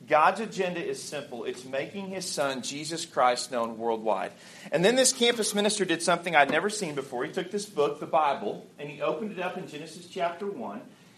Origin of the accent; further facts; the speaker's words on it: Arkansas, United States; By the way, I'm from Arkansas, so it's great to be anywhere. Thanks for having me. We invented Walmart.